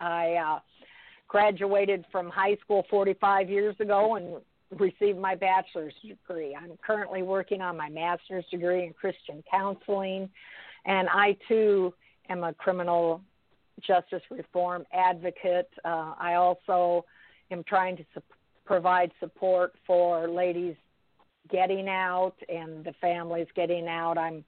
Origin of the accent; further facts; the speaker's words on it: South Carolina, United States; I'm from South Carolina.